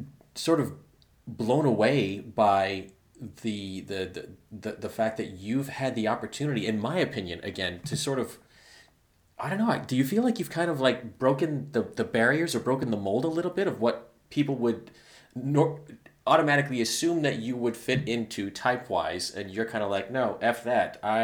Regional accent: Rhode Island, United States; It was the same for me growing up in Rhode Island. I mean, I'm the smallest state in the country.

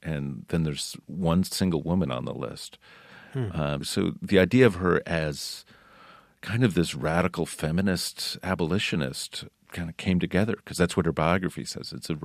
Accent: Town Line, New York, United States; growing up in Townline, I always felt like it was the middle of nowhere. But suddenly I found out that there was this deep, rich history of the place I had grown up.

